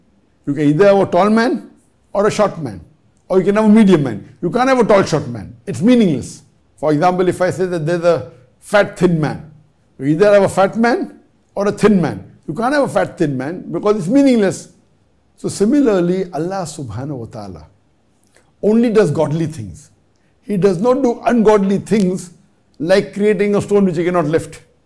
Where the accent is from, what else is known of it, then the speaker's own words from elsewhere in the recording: Bangladesh; English is a second language; I'm a student from Bangladesh.